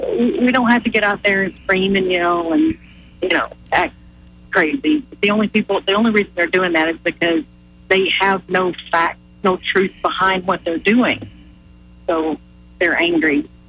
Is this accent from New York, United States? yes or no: no; Talladega, Alabama, United States; In central Alabama around Talladega.